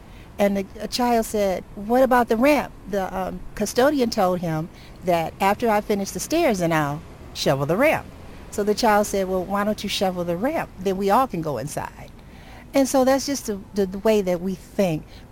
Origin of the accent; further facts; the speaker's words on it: Detroit, Michigan, United States; I grew up on LaSalle Boulevard. … was very instrumental in rebuilding of 12th Street after the 1967 rebellion.